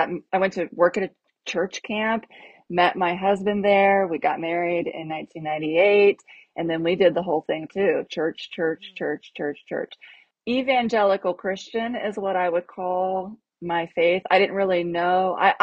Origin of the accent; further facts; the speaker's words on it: Ohio, United States; born there; I was born on Halloween 1975 in Ohio